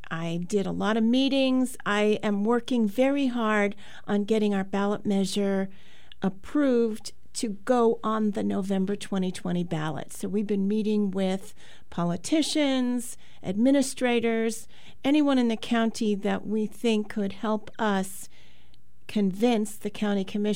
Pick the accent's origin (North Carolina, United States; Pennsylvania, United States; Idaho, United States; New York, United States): New York, United States; Oceanside; also born or lived in Albuquerque; I was born and raised in Oceanside, Long Island. And then I went to school there. I grew up in a lower middle class neighborhood.